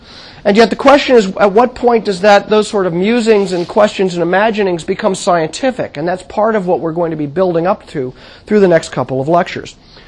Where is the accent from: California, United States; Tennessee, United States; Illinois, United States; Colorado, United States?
California, United States; growing up in the Mojave Desert of California